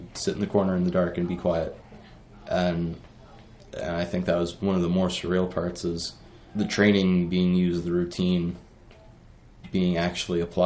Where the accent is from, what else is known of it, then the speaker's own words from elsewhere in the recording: Kentucky, United States; I'm from Marshall County High School, 15, and I'm from Kentucky.